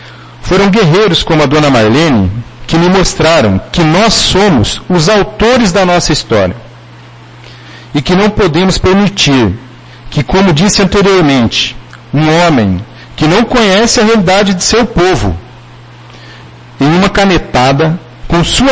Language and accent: Portuguese; Londrina, Paraná, Brazil; born there; Nasci em Londrina, mas me considero filho dessa terra, pois cheguei aqui antes mesmo de completar meus 3 anos de idade.